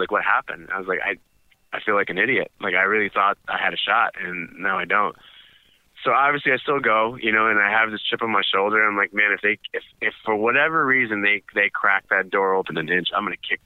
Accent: United States; born there; My mom is from India, and I was born here in the States.

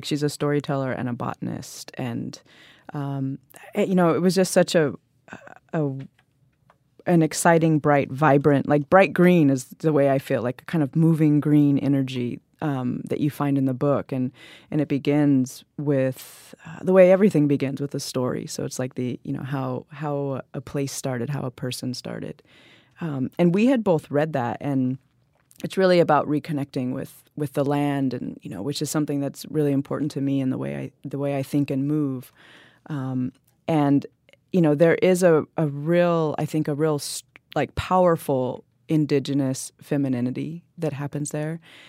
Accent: India; I mean, I'm an Indian, so people always are like, yeah, tell me about your homeland.

